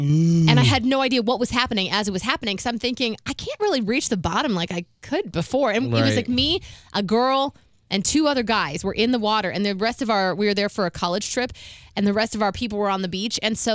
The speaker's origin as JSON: {"language": "English", "region": "Ohio", "country": "United States", "said": "Because I'm from Ohio, so we don't know about that kind of stuff."}